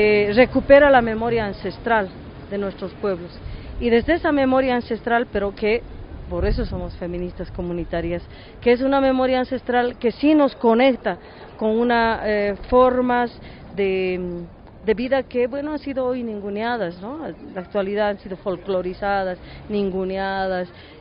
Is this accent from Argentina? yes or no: no; Bolivia; yo soy aymara de Bolivia